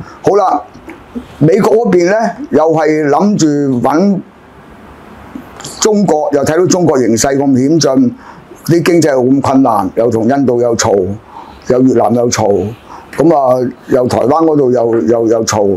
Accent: Hong Kong; 我香港人嚟噶嘛？

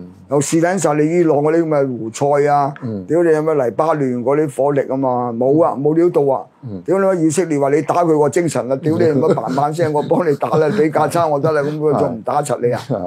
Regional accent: China; 我作為中國人，我梗係幫自己國家

